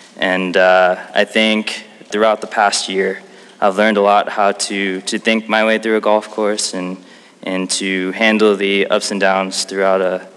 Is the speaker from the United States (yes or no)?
yes; Chicago, Illinois, United States; It would mean everything. Coming from Chicago, you know